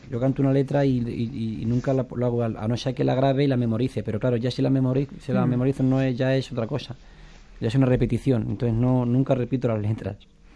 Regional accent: Corral de Almaguer, Castilla-La Mancha, Spain; Yo nací en mi pueblo, Corral de Almaguer, que estoy muy orgulloso

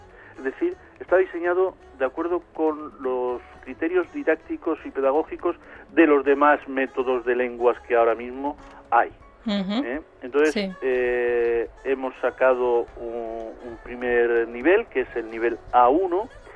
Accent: Spain; Nosotros somos españoles, nosotros somos gitanos.

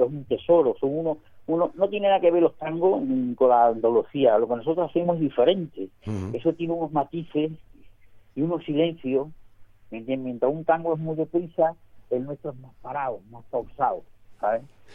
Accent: Beja, Alentejo, Portugal; Spanish is a second language; yo nací en Portugal, y yo la suerte que tuve en Portugal fue de estar metido ahí en Beja, ¿sabes?, en el Alentejo

